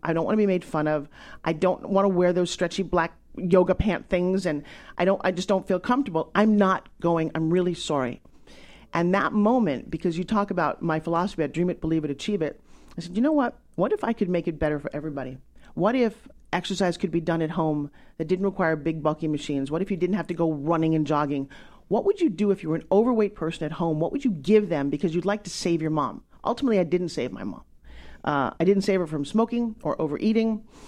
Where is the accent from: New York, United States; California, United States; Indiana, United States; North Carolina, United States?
New York, United States; Long Island; And it was also when I grew up in Long Island, it was the time when fast food came out.